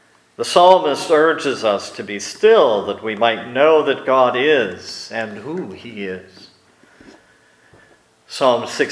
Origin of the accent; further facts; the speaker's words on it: Erie, Pennsylvania, United States; If I were still living in my hometown of Erie, I'd be right in the middle of it.